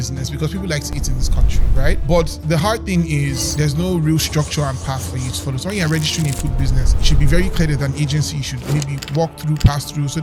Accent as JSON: {"language": "English", "country": "Nigeria", "said": "I knew that I had a responsibility as a Nigerian culinary innovator, artist to tell a Nigerian food story through my food."}